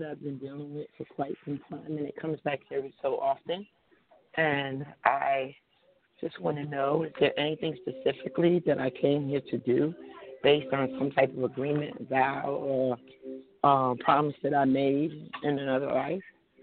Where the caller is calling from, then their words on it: New Jersey, United States; from New Jersey.